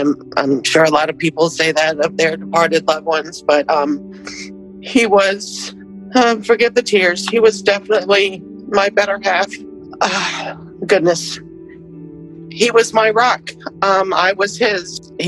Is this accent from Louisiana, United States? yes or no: yes; Slidell, Louisiana, United States; I'm from Slidell, Louisiana.